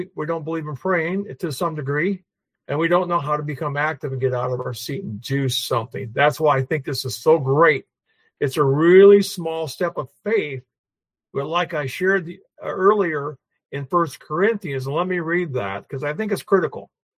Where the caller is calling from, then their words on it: Michigan, United States; I'm in Michigan. That state up north.